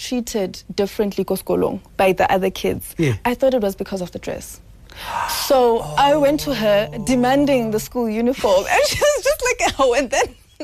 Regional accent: Lenasia, Gauteng, South Africa; so I grew up in Lens for most of my life, and it was quite a mixed community.

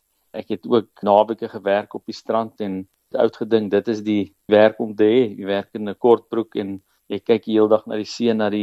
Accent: Salt Rock, KwaZulu-Natal, South Africa; Ek kom van 'n klein dorp af op die Natalse Noordkus met die naam Saltrak. Dit was toe ek groot geraak het, 'n baie klein dorp en hy het nou redelik groot geraak daar in Belito. En ek was op 'n klein plattelandse skool met die naam Stanger, nou Kwadaguza.

